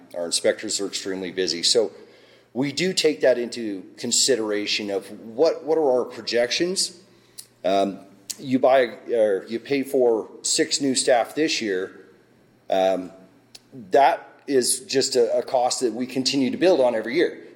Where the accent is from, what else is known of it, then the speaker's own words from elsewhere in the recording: Nevada, United States; I'm born and raised in Nevada, but I'm not a gambler